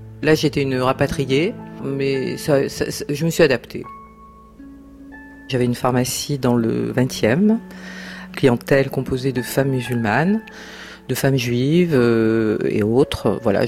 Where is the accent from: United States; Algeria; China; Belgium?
Algeria; Je suis née en Algérie. J'ai vécu à la limite d'un quartier arabe. Je suis donc juive.